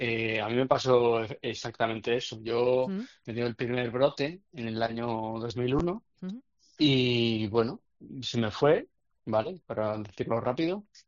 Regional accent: Madrid, Community of Madrid, Spain; now in Zaragoza, Spain; Sí, o sea, es como estamos aquí en Zaragoza. Yo soy de Madrid

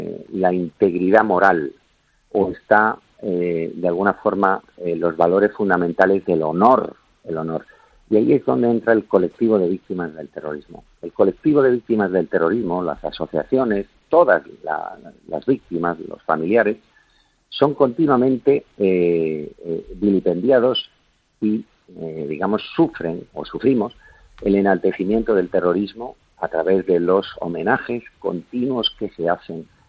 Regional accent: Legutiano, Basque Country, Spain; Legutiano, en donde asesinaron a un guardia civil, de donde yo soy, donde yo nací

